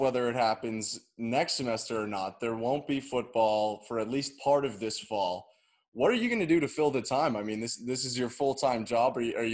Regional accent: Canada; I'm from Canada. So I grew up when Nash was with the Suns.

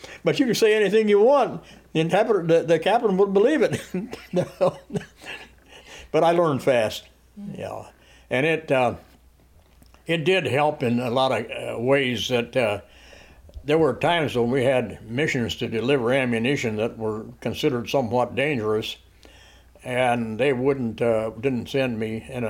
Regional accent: United States; first language Pennsylvania Dutch; English is a second language; I come from an Amish family.

